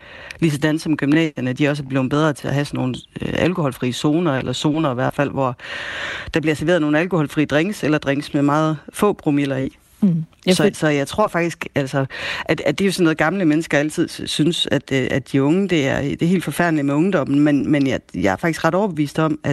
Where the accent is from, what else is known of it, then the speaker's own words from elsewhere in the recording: North Denmark Region, Denmark; nu er jeg selv fra Nordjylland, og det er ikke et begreb, jeg sådan går og turer frem med heroppe